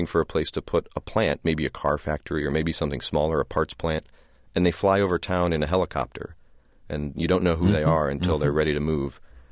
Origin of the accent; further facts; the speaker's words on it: Indiana, United States; also born or lived in New York City; I first came to it from the local angle, actually, because I'm from Indiana.